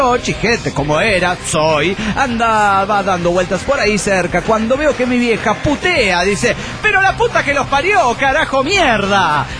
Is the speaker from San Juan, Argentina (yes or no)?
yes; San Juan, Argentina; also born or lived in Piura, Peru; now in Neuquén, Argentina; en aquel entonces estaba en Piura, Perú. Después volví a mi tierra natal, San Juan, Argentina. Y ahora estoy viviendo en Neuquén.